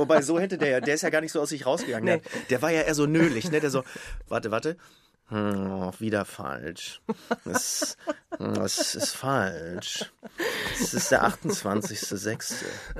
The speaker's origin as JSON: {"language": "German", "town": "Castrop-Rauxel", "region": "North Rhine-Westphalia", "country": "Germany", "tie": "born or raised there", "said": "In Henrichenburg, also in den Outskirts von Castrop-Rauxel, also im ländlichen Teil. Also es ist, weiß ich nicht, 2000 Menschen leben da ungefähr, da ist ja nicht so viel."}